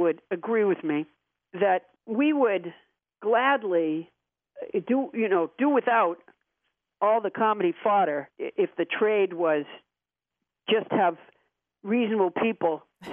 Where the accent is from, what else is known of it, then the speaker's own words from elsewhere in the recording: Massachusetts, United States; also born or lived in Alabama; And I was born in Alabama. I was raised in Massachusetts, mercifully, but I was born in Alabama.